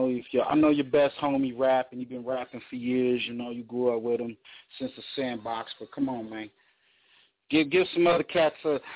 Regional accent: Compton, California, United States; now in Inland Empire, United States; Much love to my hometown, man, Compton Watch, you know what I'm saying? We out here in the IE

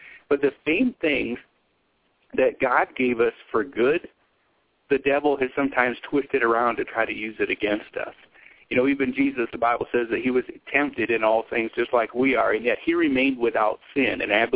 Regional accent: Wyoming, United States; I'm from Wyoming, and this place was rural, the kind of place where you could be for an hour and never see a car, a person, anything.

